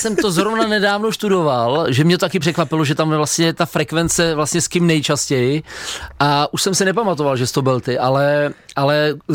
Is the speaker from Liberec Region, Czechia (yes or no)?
yes; Liberec, Liberec Region, Czechia; Přímo Liberečák, je to teda čtvrť Liberecká Vratislavice, ale je to prostě Liberec 30, takže ano, z Liberce.